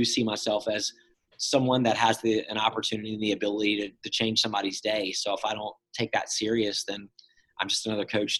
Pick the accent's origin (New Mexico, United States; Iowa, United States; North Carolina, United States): North Carolina, United States; Emerald Isle; now in Wilmington, United States; So I'm from Emerald Isle, which isn't far from here. So it's just north of here, probably 45 miles. And I grew up surfing contests.